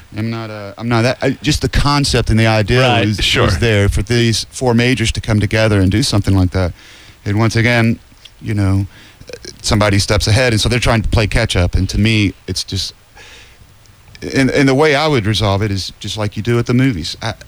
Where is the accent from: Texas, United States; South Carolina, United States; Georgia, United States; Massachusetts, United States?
Georgia, United States; We're from Georgia.